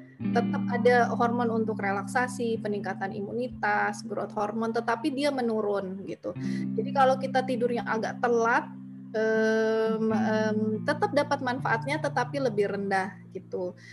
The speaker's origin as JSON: {"language": "Indonesian", "region": "Java", "country": "Indonesia", "tie": "born or raised there", "said": "Sebenarnya aslinya Bugis, cuman lama tinggal waktu dulu ayah almarhum dinas berpindah-pindah, lama tinggal di Jawa gitu. Jadi bahasanya masih suka ke bawah. Waktu kecilnya justru di Jawa gitu."}